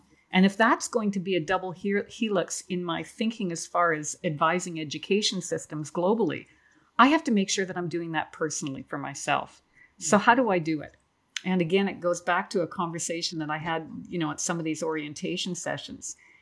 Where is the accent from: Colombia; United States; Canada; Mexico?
Canada; I'm from Canada. It's cold.